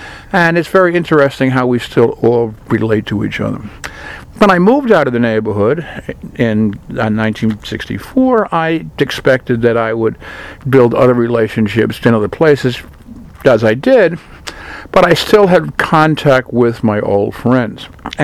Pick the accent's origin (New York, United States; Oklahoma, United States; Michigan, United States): New York, United States; When I grew up in Inwood in the 1950s and the early 1960s, it was a Irish Catholic Jewish neighborhood